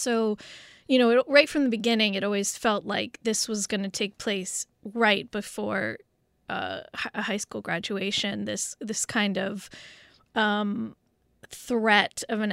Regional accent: Los Angeles, California, United States; I really was inundated with it growing up in West LA at the time of OJ

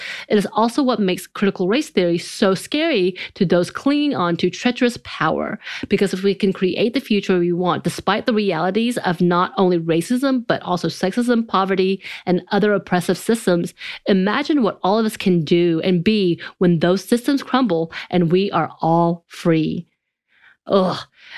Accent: the South, United States; growing up in the South, in a very country and rural area

